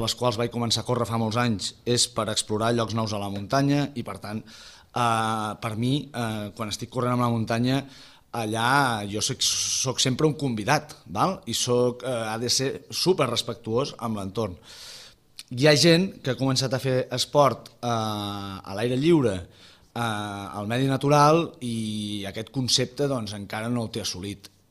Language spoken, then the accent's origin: Catalan; Montblanc, Catalonia, Spain; jo sóc de Montblanc, no? I la meva parella és de Móra la Nova.